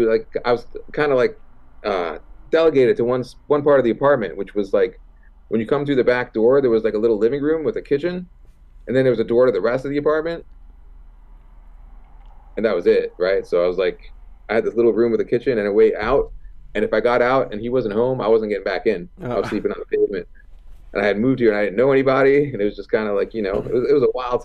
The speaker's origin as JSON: {"language": "English", "town": "Toronto", "region": "Ontario", "country": "Canada", "tie": "born or raised there", "said": "I grew up in Toronto."}